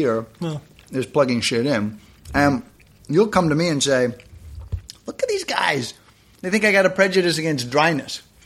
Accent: Canada; I'm Canadian, relatively new nation, 27 years old

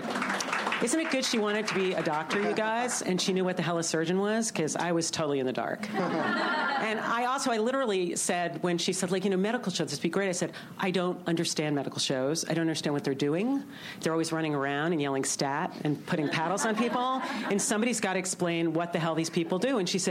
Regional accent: New York, United States; She's from the Midwest. I'm from New York.

